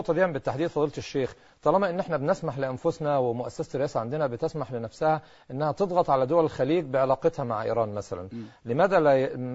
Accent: Egypt

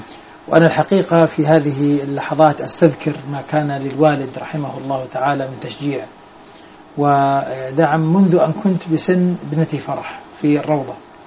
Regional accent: Ain Janna, Ajloun Governorate, Jordan; also born or lived in Nablus; ثم طبعا أنا بدايتي ونشأتي الأولى حتى الصف الأول الابتدائي في مدينة نابلس كان الوالد رحمه الله يعمل هناك، وخرجنا بعد ذلك إلى بلدتنا التي منها يعني نحن في عجلون في قرية اسمها عين جنة

